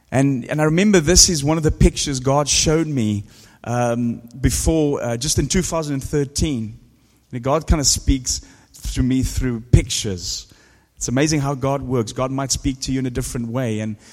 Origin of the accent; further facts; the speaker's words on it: South Africa; now in United Kingdom; Now, I'm originally from South Africa, for some of you don't know. I've been on this island now since 2001